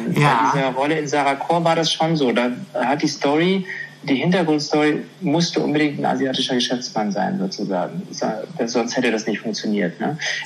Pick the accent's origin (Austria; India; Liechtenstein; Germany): Germany; Sondern ich bin schon sehr deutsch. Ich bin Deutscher einfach.